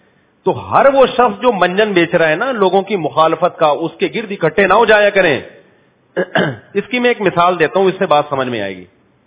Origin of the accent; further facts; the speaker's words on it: Pakistan; born there; لا کی جہاں تک بات ہے تو میں پاکستان میں پیدا ہوا ہے نا، پاکستانی لا کو فالو کروں گا میں.